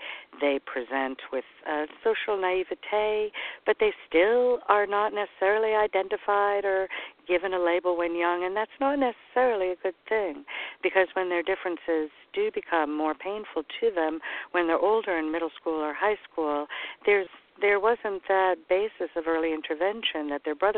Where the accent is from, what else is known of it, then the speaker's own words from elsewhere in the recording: Ireland; I'm Irish. I'm very Irish.